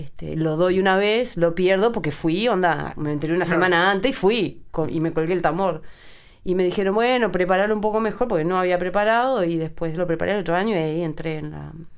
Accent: Rafael Perazza, San José, Uruguay; born there; Yo, como bien dicen, nací en Rafael Peraza, es un pueblo en San José.

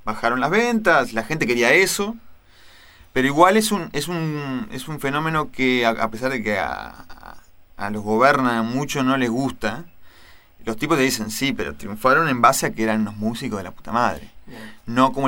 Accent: Montevideo, Uruguay; forma parte de mi vida, de mi barrio. Yo soy de Nuevo París

